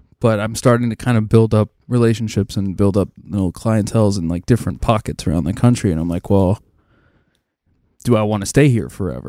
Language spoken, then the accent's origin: English; Lancaster, Pennsylvania, United States; so like I was born in Lancaster, I've lived in Lancaster, I've had the opportunity through the music and other things to travel around a bit.